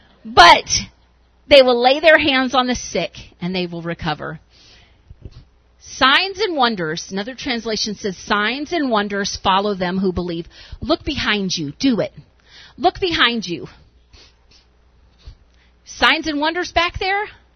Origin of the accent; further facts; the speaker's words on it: Tennessee, United States; My sister who moved from, we grew up in Tennessee. They're wild down there.